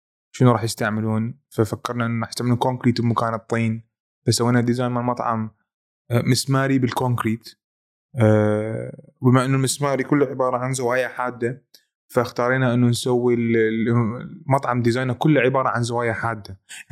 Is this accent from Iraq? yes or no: yes; Iraq; ما انا شيف عراقي فلازم اسوي فتشي عراقي